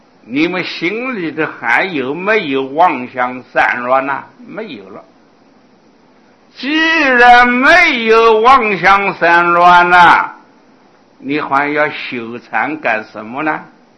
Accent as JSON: {"language": "Chinese", "country": "China", "said": "这个我们中国人呢有一句话说啊，叫做行者口快心要正。"}